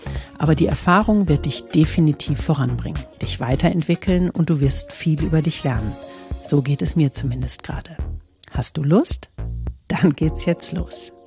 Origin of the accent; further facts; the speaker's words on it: Münster, North Rhine-Westphalia, Germany; gehe ich am 3. September in meine Heimatstadt Münster auf die 42,195 Kilometer lange Strecke